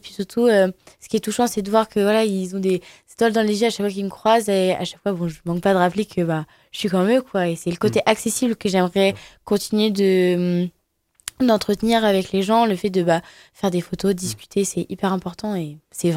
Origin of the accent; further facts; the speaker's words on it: Vichy, Auvergne-Rhône-Alpes, France; j'ai grandi à Vichy. Donc j'ai passé toute mon enfance là-bas, primaire, collège, lycée. Et puis pour les études supérieures, je suis partie à Clermont.